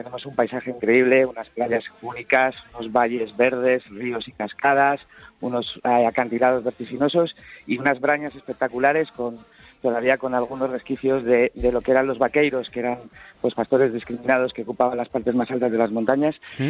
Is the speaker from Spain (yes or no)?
yes; Madrid, Community of Madrid, Spain; moved away as an adult; yo soy madrileño.